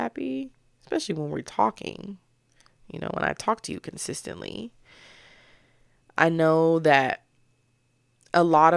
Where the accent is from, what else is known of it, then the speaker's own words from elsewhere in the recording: Memphis, Tennessee, United States; if I tell them I'm from Memphis and I got family from Mississippi